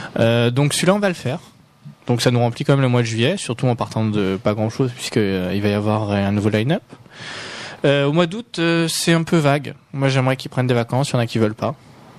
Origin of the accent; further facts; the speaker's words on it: Corsica, France; moi, je suis du Sud aussi, je suis Corse.